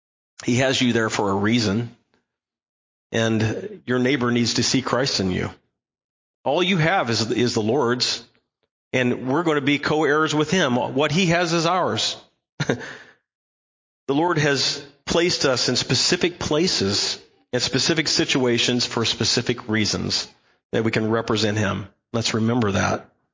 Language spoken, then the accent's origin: English; Midwest, United States; I'm from Midwest.